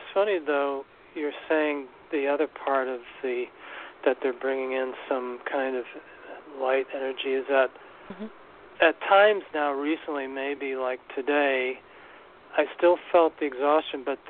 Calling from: New York City, New York, United States; New York City, Rebecca.

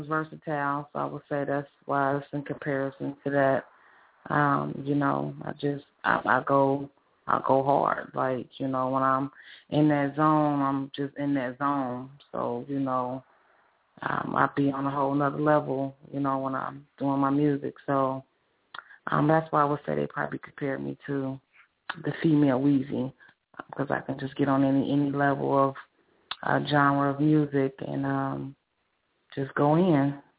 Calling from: Cincinnati, Ohio, United States; I'm calling from Cincinnati, Ohio, 513, where I reside.

